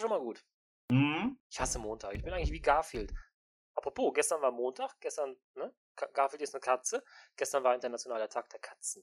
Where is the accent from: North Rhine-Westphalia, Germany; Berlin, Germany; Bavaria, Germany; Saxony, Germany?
North Rhine-Westphalia, Germany; Cologne; Direkt vor der Haustür, hier, ich komme ja aus Köln.